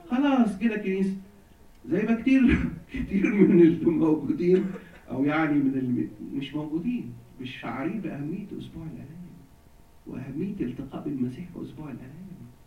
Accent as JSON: {"language": "Arabic", "country": "Egypt", "said": "هنا عندنا في مصر بقى بنت"}